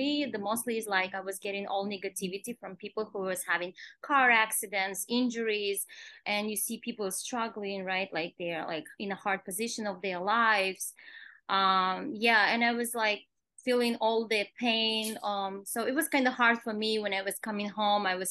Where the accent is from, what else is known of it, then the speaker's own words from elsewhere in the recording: Kazakhstan; English is a second language; moved away as an adult; now in New York City, United States; I am originally from Kazakhstan. I live in US about 9 years, and about 6.5 years I live in New York City.